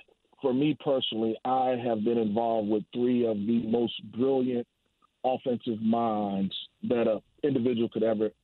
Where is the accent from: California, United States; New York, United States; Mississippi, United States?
Mississippi, United States; I could not have been more excited, because I'm from Mississippi. And the team that I played for was coming to Mississippi, was coming to my hometown, was coming to my city.